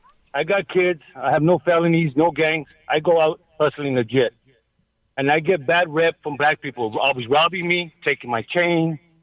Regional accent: Los Angeles, California, United States; also born or lived in Watts / Compton; I'm from East L.A. streets.

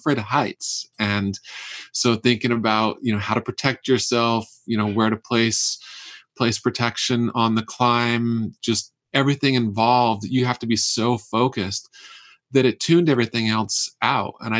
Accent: Utah, United States; Growing up in Utah, I couldn't even picture traveling until later in life.

